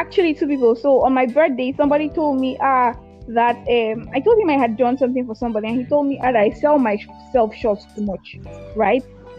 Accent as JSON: {"language": "English", "country": "Nigeria", "said": "I'm Nigerian and I'm a Christian and I'm a talkaholic. So that's like, I'm that Nigerian Christian talkaholic, right?"}